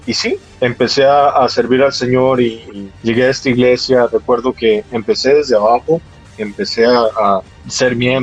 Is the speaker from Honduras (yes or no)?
yes; Honduras; moved away as an adult; now in United States; soy un joven nacido y crecido en el Evangelio. A mis 18 años, después de graduarme del colegio, decido que mi vida tiene que tomar un rumbo diferente y decido emigrar a los Estados Unidos. En ese momento, antes de salir de Honduras